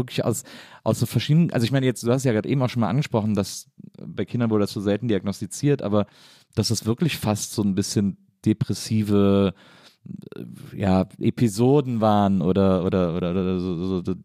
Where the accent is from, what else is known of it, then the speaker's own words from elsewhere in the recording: North Rhine-Westphalia, Germany; ich komme aus der Nähe von Köln.